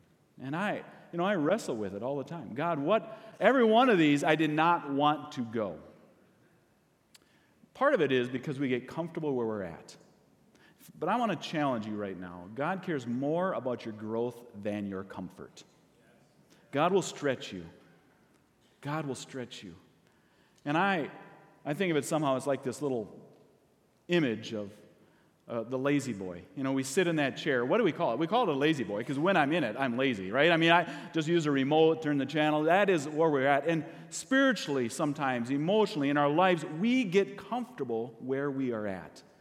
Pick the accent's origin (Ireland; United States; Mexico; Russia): Russia; English is a second language; moved away; I came from Russia, so I have the other, probably number two, you know, most prejudiced against.